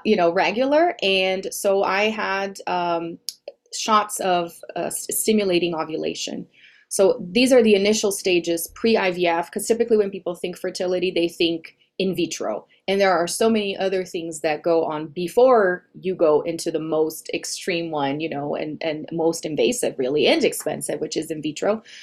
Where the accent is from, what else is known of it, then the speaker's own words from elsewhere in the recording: Brazil; now in Denver, United States; but I'm from Brazil originally